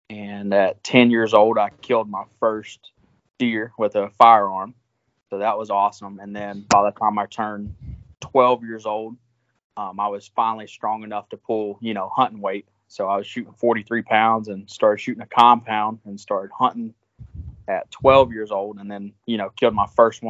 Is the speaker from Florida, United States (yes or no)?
yes; Weewahatchee, Florida, United States; I grew up in Florida, and I was about 6 years old. We moved to a little place called Weewahatchee, Florida, and it's a little one red light town.